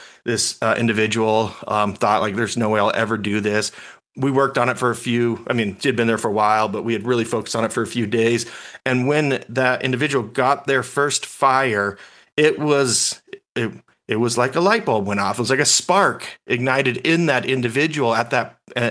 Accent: Las Vegas, Nevada, United States; And so growing up in Vegas, we We don't have wonderful access to the outdoors.

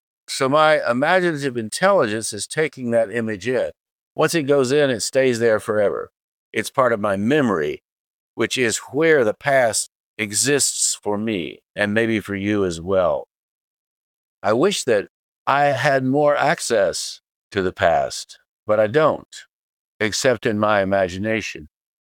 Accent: Asheville, North Carolina, United States; headed back to my hometown, Asheville, North Carolina.

